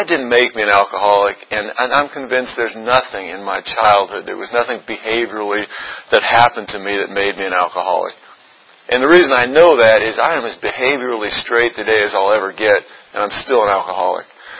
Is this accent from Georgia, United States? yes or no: no; Tacoma, Washington, United States; I remember we would go to Seattle, I'm from Tacoma, Washington, and we would go visit